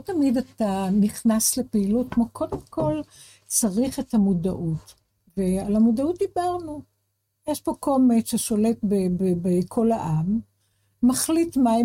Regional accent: Jerusalem, Jerusalem District, Israel; born there; now in Tel Aviv, Israel; נולדתי בירושלים, אני גר בתל אביב כבר הרבה שנים.

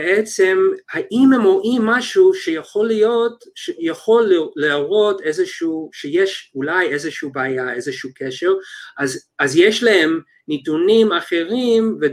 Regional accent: United States; אני נולדתי וגדלתי בארצות הברית, עשיתי את התואר הראשון ב-UC Berkeley, תואר שני ושלישי בפרינסטון, אחר כך עשיתי פוסט-דוק בהרווארד

